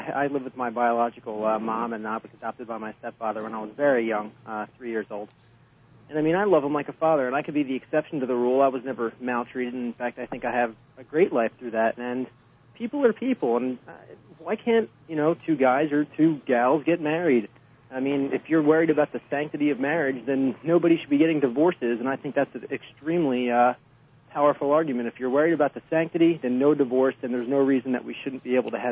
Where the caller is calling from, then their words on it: New Jersey, United States; from New Jersey.